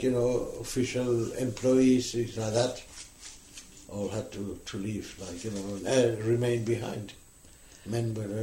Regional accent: Gibraltar; moved away; Oh, I'm Gibraltarian. They'll tell you I'm Gibraltarian.

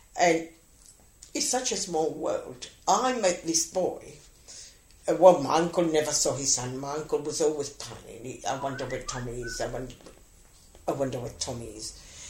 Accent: Gibraltar; I said, oh, I should have said that, because I come from Gibraltar.

